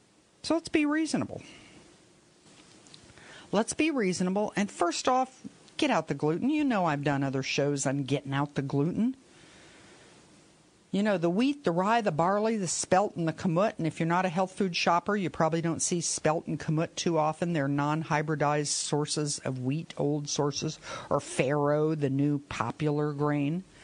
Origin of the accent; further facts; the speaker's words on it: Florida, United States; Well, you know, I grew up in Florida. Florida's the orange state.